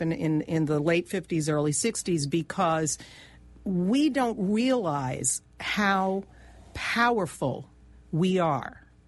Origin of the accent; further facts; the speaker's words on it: Bay Shore, New York, United States; I didn't have those issues growing up in Bayshore, Long Island, although I did go to a predominantly white school.